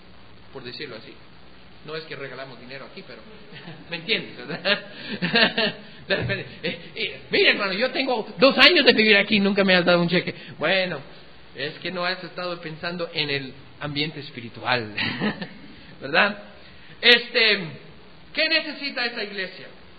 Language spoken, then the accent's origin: Spanish; United States; Spanish is a second language; a nosotros, como gringos, no nos afecta mucho